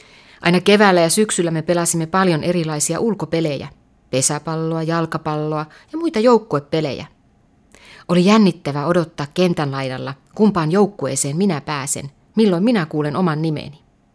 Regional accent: Oulu, North Ostrobothnia, Finland; ja olen Oulusta.

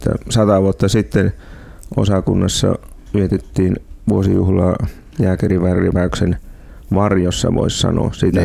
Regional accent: Savonia, Finland; accent: eastern; now in Helsinki, Finland; No, mä olen savolainen Itä-Helsingissä.

